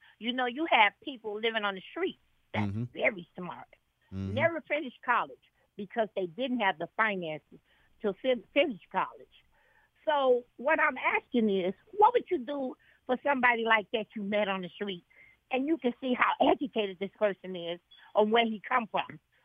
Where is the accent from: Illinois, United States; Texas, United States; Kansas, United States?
Illinois, United States; Chicago; All right now. Well, I'm from Chicago, Illinois, and I agree with each and every one of the gentlemen, even the caller